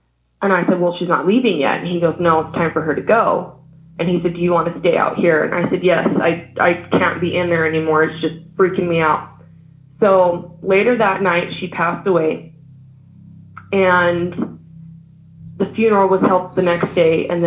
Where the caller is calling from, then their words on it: Salt Lake City, Utah, United States; I'm calling from Salt Lake City, Utah, actually.